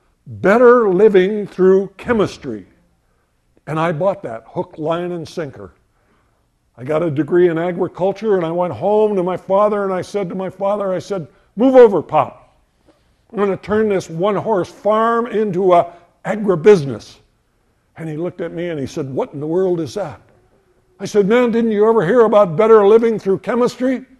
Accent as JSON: {"language": "English", "region": "Montana", "country": "United States", "tie": "born or raised there", "said": "I was raised in Montana during the Second World War. My parents could not hire help. We had the largest dairy farm in the state of Montana"}